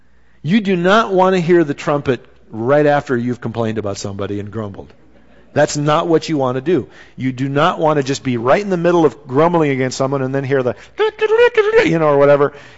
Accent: Minnesota, United States; Kind of like where I was raised in Minnesota, there wasn't irrigation that took place to water the crops.

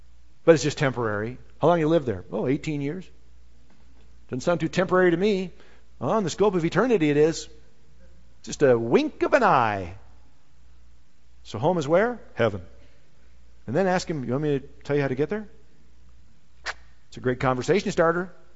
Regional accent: United States; You know, I'm an American, you know, lived in America, the United States of America, for 51 years, and I like it here, you know.

